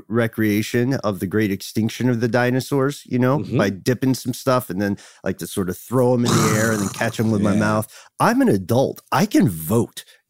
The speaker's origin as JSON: {"language": "English", "country": "United States", "tie": "born or raised there", "said": "heard the history of Thanksgiving, either the real version or the sanitized version, countless times growing up in the States."}